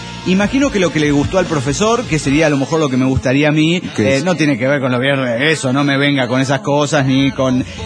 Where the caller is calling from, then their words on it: Las Palmas, Zacatecas, Mexico; de Las Palmas, Zacatecas, México.